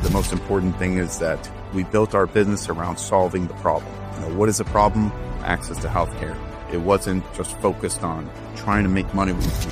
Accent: Mexico City, Mexico; English is a second language; now in United States; I'm from Mexico City originally. I'm a dual citizen. I'm also American, proud American. But I studied medicine in Mexico

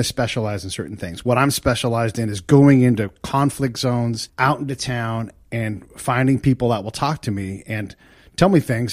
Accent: California, United States; I grew up in the Bay Area, California.

